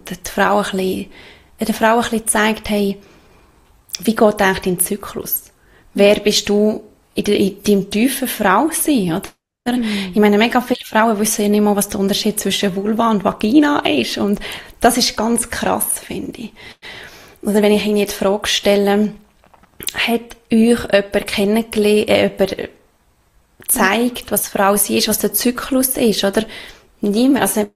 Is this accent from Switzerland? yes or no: yes; Switzerland; Ich bin, glaube ich, 32 jetzt geworden, ja. Ich komme aus der Schweiz, lebe nicht mehr in einem festen Zuhause. Seit jetzt bald 2 Jahren. Wir leben unterwegs, also meine Mann und ich.